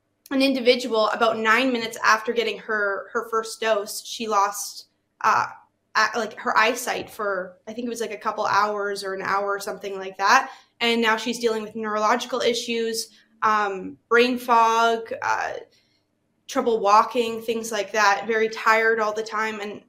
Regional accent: Winnipeg, Manitoba, Canada; I'm from Winnipeg, Manitoba. I was attending Red River College at the time when they implemented these mandates.

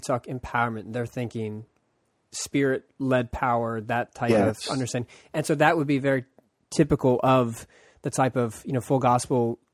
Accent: Colombia; I'm just from Colombia.

